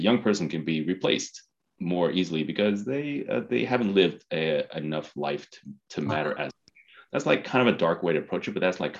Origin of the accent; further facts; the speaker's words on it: California, United States; I grew up in California and, child of Vietnamese refugees.